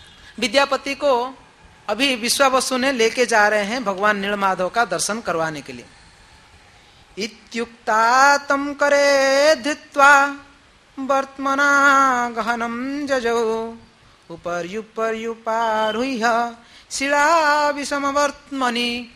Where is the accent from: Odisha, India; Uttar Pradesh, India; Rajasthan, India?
Odisha, India; हमारे उड़ीसा मतलब मैं उड़ीसा से हूँ इसलिए हमारा उड़ीसा कह दिया गलती से